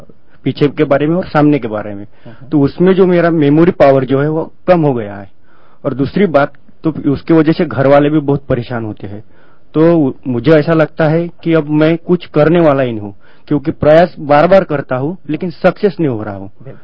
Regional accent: Nagpur, Maharashtra, India; मैं नागपुर महाराष्ट्र से हूँ

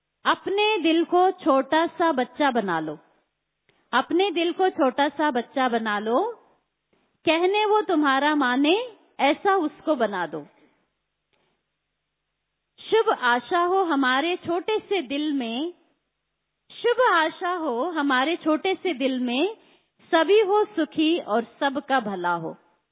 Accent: India; born there; ये ताली इसलिए बजवाई थी क्योंकि हमारा जन्म हिंदुस्तान में हुआ है।

